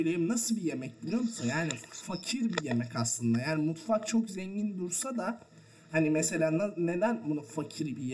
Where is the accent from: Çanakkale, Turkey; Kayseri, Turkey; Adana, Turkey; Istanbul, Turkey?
Adana, Turkey; Ben bir bilirsiniz ben aslen bir Adanalı olarak.